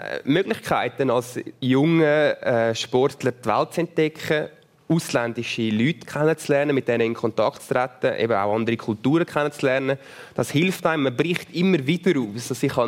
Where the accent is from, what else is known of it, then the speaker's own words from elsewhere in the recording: Winkel, Zurich, Switzerland; Und wir sind im Winkel bei Bülach aufgewachsen. Das ist ein Dorf, wirklich im klassischen Sinn eigentlich, wo man sich gekannt hat